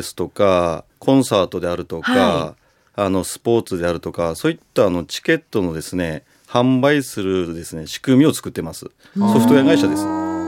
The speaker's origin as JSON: {"language": "Japanese", "region": "Aomori", "country": "Japan", "said": "私はですね、青森出身なんですけども、大学は東京行きまして、大学戻ってきてから青森の富士通、青森システムエンジニアリングという会社に入りました。"}